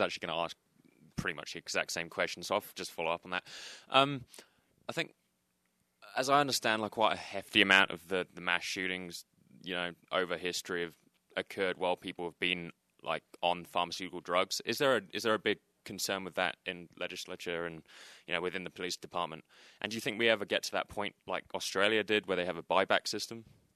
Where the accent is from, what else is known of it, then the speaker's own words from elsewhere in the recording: England, United Kingdom; No, I'm English.